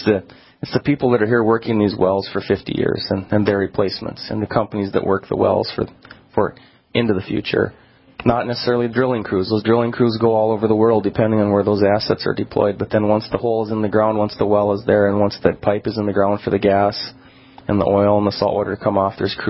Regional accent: Watford City, North Dakota, United States; to be able to be part of what's happened here in my hometown and have a business and raising a family and be able to take part in as an elected official through this has been an honor. It's been wonderful. I marvel at what it looks like in Watford City

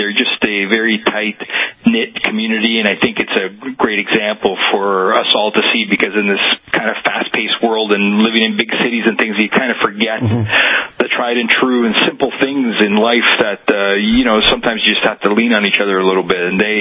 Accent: Toronto, Ontario, Canada; born or raised there

